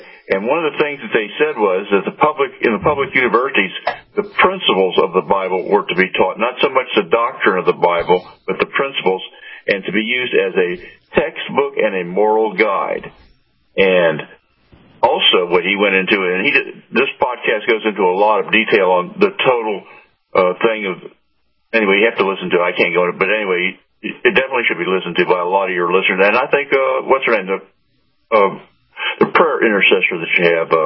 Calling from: Clearwater, Florida, United States; from Clearwater, Florida.

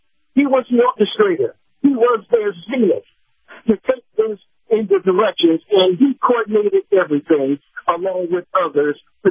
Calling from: Wesley Chapel, Florida, United States; I'm calling from North Tampa, Wesley Chapel.

